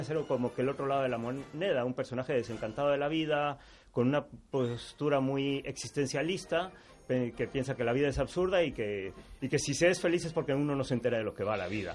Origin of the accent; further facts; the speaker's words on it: Mexico; yo como mexicano, pues tengo una visión muy distinta, ¿no?